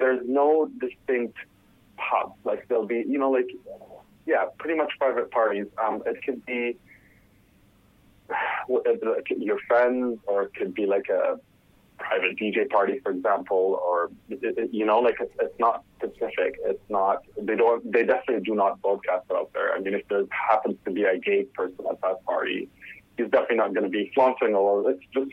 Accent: United Arab Emirates; I'm from the United Arab Emirates

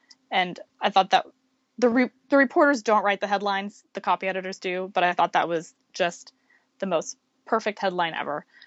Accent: Boise, Idaho, United States; also born or lived in Everett; I was actually born in Everett, but my parents moved with me to Boise when I was about 3. And I was in Boise until I was 20.

